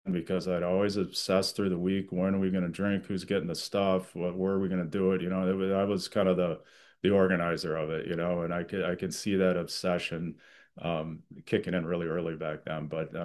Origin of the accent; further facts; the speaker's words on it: Lansing, Michigan, United States; I was born in Lansing, Michigan, and that's where I grew up. My father was a Korean War veteran, and he was a engineer at Oldsmobile in Lansing, Michigan.